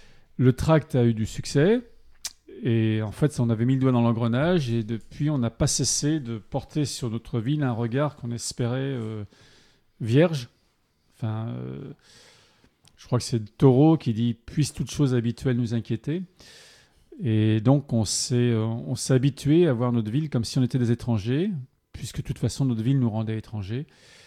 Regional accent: Grenoble, Auvergne-Rhône-Alpes, France; je crois qu'on est de Grenoble. Et en tant que Grenoblois

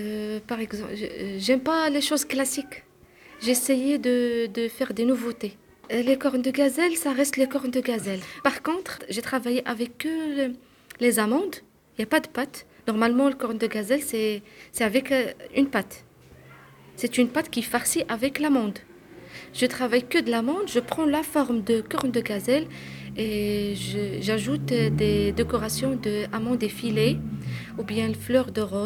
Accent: Morocco; French is a second language; moved away as an adult; now in France; j'ai 37 ans, je suis une maman de trois enfants, je suis marocaine, je suis sur le territoire la fin d'année de 2019.

